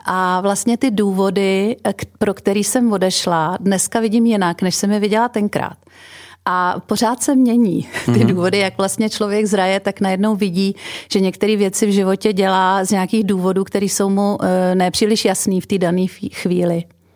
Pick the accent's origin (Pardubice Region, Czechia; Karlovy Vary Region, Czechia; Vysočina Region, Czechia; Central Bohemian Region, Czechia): Central Bohemian Region, Czechia; Stará Boleslav; moved away as an adult; now in United States; A když si představím to svoje dětství ve Staré Boleslavi, tak slyším zvony na kostele